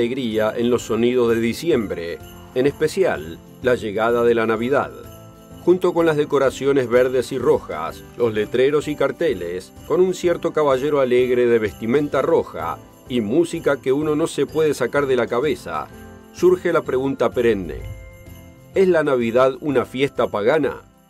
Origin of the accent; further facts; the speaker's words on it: United States; permítame enfocarme en las que yo como estadounidense estoy familiarizado.